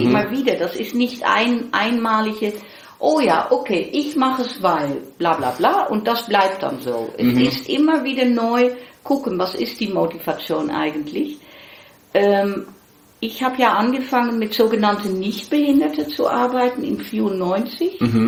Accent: Netherlands; German is a second language; ich komme ja aus Holland

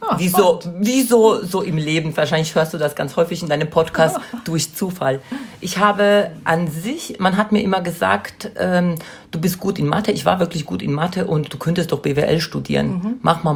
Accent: Poland; now in Germany; Ich komme, wie gesagt, aus Polen und bin sehr autoritär aufgewachsen.

